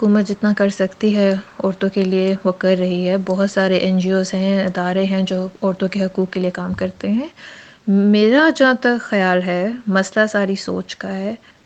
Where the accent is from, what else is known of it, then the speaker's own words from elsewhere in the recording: Islamabad, Islamabad Capital Territory, Pakistan; now in Sydney, Australia; میں اسلام آباد پاکستان سے ہوں۔ آج کل میں سڈنی میں رہتی ہوں آسٹریلیا میں،